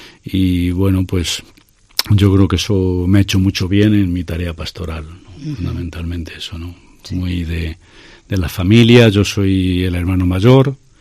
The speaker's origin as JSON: {"language": "Spanish", "town": "Ávila", "region": "Castile and León", "country": "Spain", "said": "yo soy un sacerdote de Ávila."}